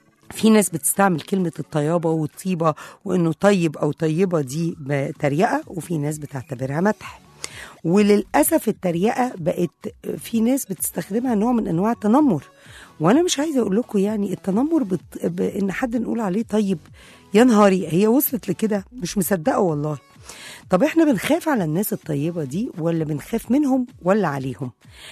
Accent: Egypt; الجنس البشري مش كمصريين بس أو ككده

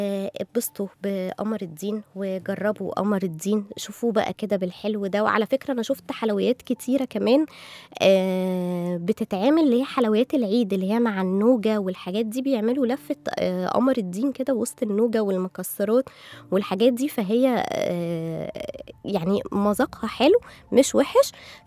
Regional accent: Egypt; وده النظرية اللي كانت منتشرة عندنا في مصر

